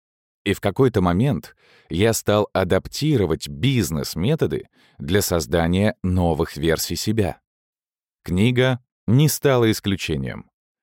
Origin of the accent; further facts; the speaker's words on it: Moscow, Russia; born there; 1982. Родился в Москве, район Медведково.